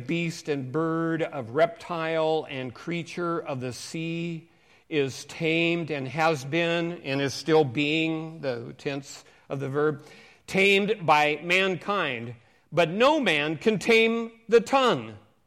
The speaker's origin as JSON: {"language": "English", "town": "Seattle", "region": "Washington", "country": "United States", "tie": "born or raised there", "moved": "as an adult", "said": "You know, most of you that know me know that I came from Seattle. I was raised up in Seattle, and about 18, I thought I can't take the rain anymore, and I left and never went back."}